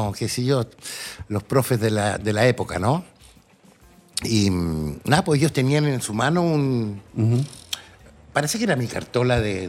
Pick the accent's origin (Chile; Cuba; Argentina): Chile; Concón, Valparaíso; also born or lived in Viña del Mar; Viví hasta como los 10 años aquí en Concón. Y luego nos cambiamos a Viña, mi familia, ¿no es cierto? Nosotros éramos 5 hermanos.